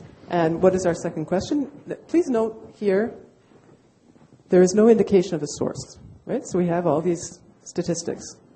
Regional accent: Quebec, Canada; I grew up here. I grew up in Quebec.

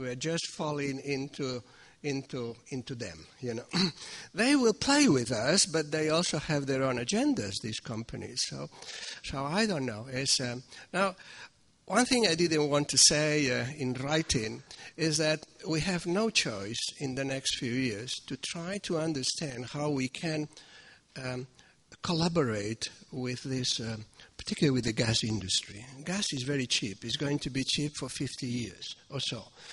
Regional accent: Spain; first language Catalan; English is a second language; I couldn't come up with a word, even in my mother tongue, Catala

